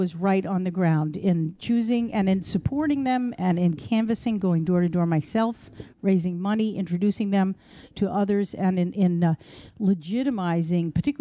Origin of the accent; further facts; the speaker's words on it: Yonkers, New York, United States; I grew up in Yonkers. I lived in White Plains, which is part of the district, for 18 years.